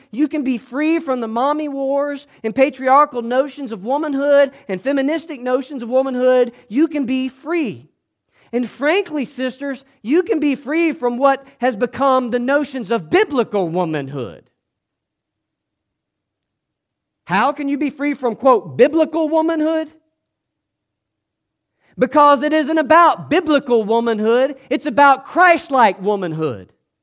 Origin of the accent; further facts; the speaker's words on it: Georgia, United States; I stink at grammar. I'm from South Georgia. There's only so much I can do.